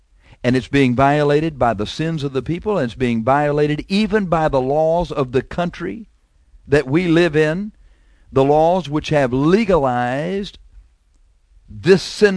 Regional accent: United States; I'm an American. I like being an American.

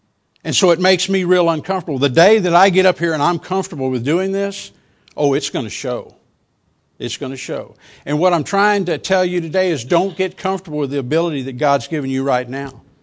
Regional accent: Kingsville, Texas, United States; One thing that you need to know is I grew up in Kingsville, went to high school in Kingsville.

